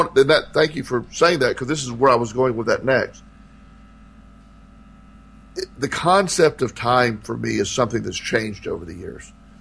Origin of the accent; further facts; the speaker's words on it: Florida, United States; born there; He was born in South Carolina. I was born in Florida.